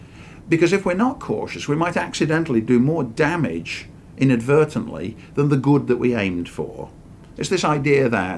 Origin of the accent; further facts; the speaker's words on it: England, United Kingdom; moved away as an adult; now in United States; I was born and raised in England